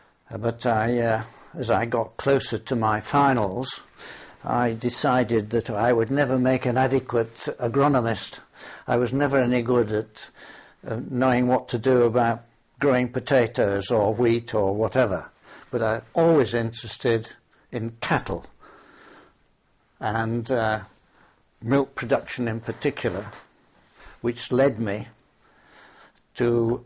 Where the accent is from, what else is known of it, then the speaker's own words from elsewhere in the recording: Oldham, North West England, United Kingdom; also born or lived in Morecambe; I was born in Morecambe, in Lancashire, in 1920. But I was brought up in Oldham